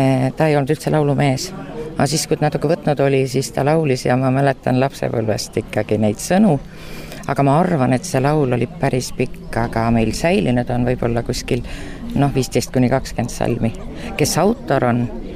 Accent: Saare County, Estonia; eks ma olen ikka põline saarlane nii ema kui isa poolt.

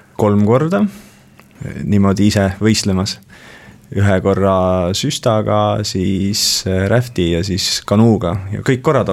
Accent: Saare County, Estonia; born there; mina sündisin Saaremaal.

